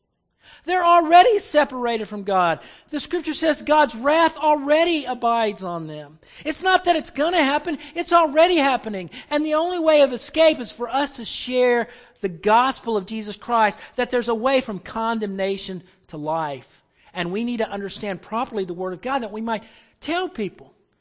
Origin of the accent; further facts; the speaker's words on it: the South, United States; You know, I was raised in the South, and I remember going to church